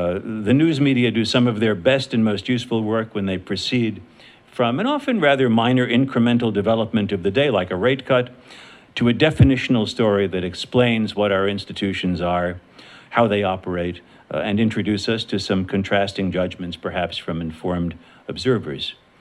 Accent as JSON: {"language": "English", "town": "New York City", "region": "New York", "country": "United States", "tie": "born or raised there", "said": "What I thought was the old days of where I grew up in New York City, the newsstand with 8 daily newspapers"}